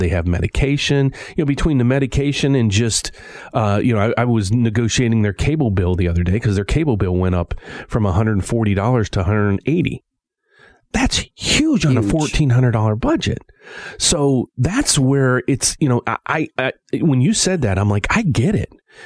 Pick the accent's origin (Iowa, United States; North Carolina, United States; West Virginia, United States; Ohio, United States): West Virginia, United States; Like, I just went home to, I'm from West Virginia, as you guys know